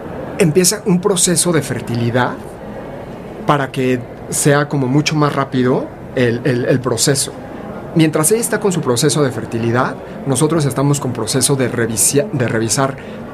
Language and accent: Spanish; Querétaro, Mexico; Yo soy queretana.